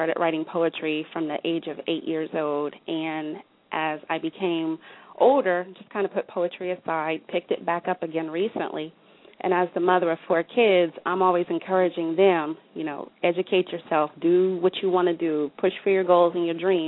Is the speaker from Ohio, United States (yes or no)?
yes; Springfield, Ohio, United States; I am from Springfield, Ohio.